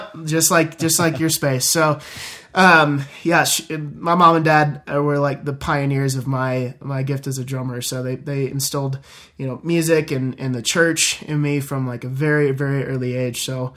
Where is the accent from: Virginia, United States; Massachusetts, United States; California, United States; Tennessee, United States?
Virginia, United States; Chesapeake; I was adopted from birth in Chesapeake, Virginia. So I'm from the East Coast. Shout out VA for sure.